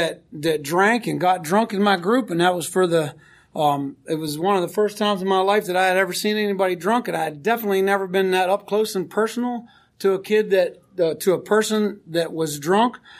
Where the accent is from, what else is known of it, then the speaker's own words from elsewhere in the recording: Georgia, United States; I grew up in Georgia, and so it was going to be different territory.